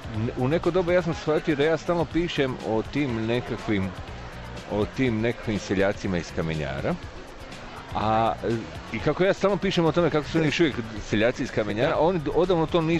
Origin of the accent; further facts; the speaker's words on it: Split, Split-Dalmatia County, Croatia; Zapravo, ja sam iz Splita